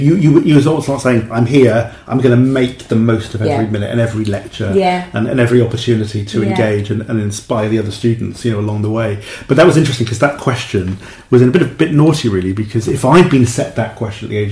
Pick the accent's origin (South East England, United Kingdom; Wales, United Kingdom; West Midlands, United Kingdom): Wales, United Kingdom; Cardiff; Because we were talking as well about how I am from Cardiff, but don't sound it, and you picked up on this. I don't sound like I should do, you know, considering where I'm from.